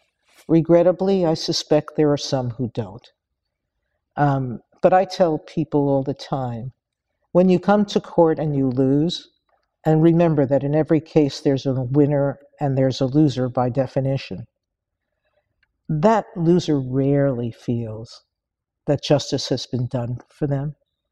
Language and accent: English; New York City, New York, United States; born there; I was born a citizen. I was born in New York City, but putting that aside